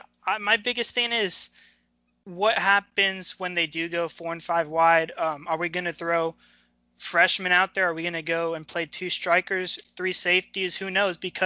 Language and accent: English; Hollywood, California, United States; Hollywood Hills, right next to Chaminade, about a block away.